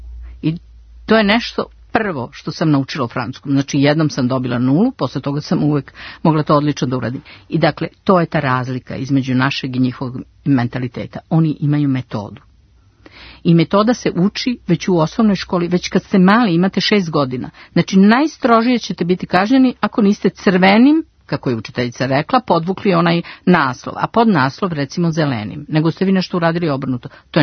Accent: Belgrade, Serbia; moved away as an adult; došla sam iz Beograda. Drugo, bila sam veoma mlada

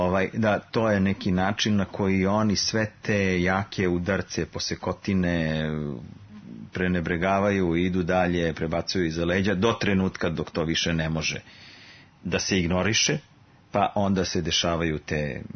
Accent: Kragujevac, Šumadija, Serbia; a ja sam iz Kragujevca.

